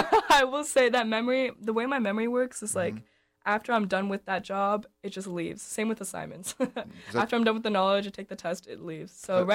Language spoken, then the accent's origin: English; Seattle, Washington, United States; So I'm from Seattle.